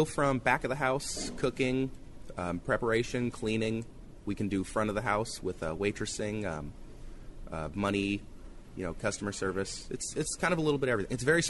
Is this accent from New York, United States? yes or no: no; Salem, Oregon, United States; now in Astoria, United States; I'm 21. I'm from Salem, Oregon. I've been there all my life. Love it out there. Been up here in Astoria since February.